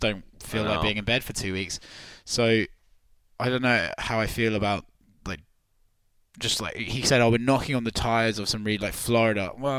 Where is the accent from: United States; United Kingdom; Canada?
United Kingdom; I'm British and Indian.